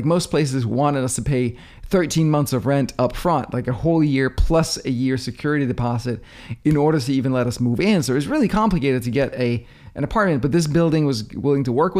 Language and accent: English; Denmark; also born or lived in India; now in United States; I'm from Denmark, moved to the US in 99, moved back to Denmark, moved to India in 2012 and lived there for a year. And then in 2013, I was able to move back to the States.